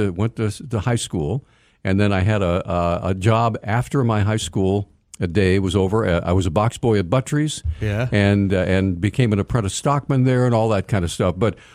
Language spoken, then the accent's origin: English; Hawaii, United States; born there; also born or lived in Bryn Mawr Park, Virginia; I am a Marine brat. I was born in Hawaii, and my parents were both lifers in the Corps.